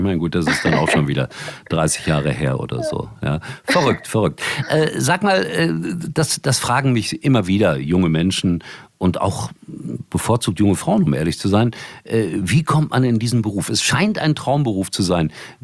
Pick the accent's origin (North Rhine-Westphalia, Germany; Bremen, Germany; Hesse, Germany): North Rhine-Westphalia, Germany; Gelsenkirchen; Ich komme aus Gelsenkirchen.